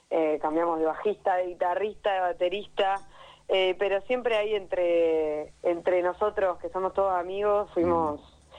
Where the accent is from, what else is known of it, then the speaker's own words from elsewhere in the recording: La Plata, Buenos Aires Province, Argentina; hay dos que somos, tres que somos platenses, estudiantes de La Plata